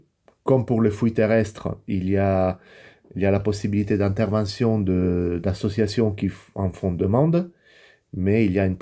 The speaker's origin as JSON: {"language": "French", "country": "Italy", "second_language": "French", "lives_now": "France", "said": "je suis italien, pas seulement d'origine, mais véritablement italien."}